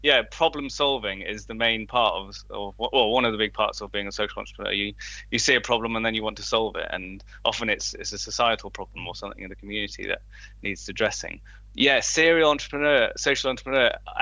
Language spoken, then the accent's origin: English; Wales, United Kingdom; I grew up in Pembrokeshire